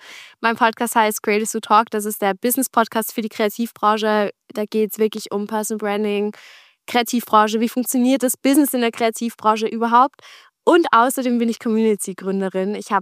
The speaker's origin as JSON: {"language": "German", "region": "Vienna", "country": "Austria", "said": "Ich bin aus Österreich, für alle, die sich wundern, was das für ein Dialekt ist. Ich bin aus Wien und ich lebe auch in Wien."}